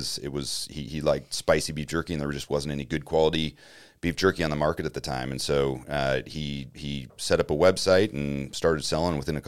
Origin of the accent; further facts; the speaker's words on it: Grants Pass, Oregon, United States; I grew up in Grants Pass, Oregon, went to the Naval Academy actually